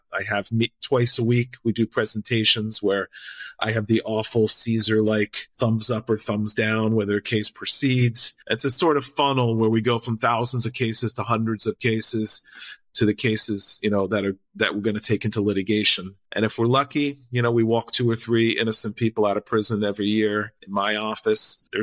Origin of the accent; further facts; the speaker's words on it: Puerto Rico; I live right on the border and I speak Spanish from growing up in Puerto Rico.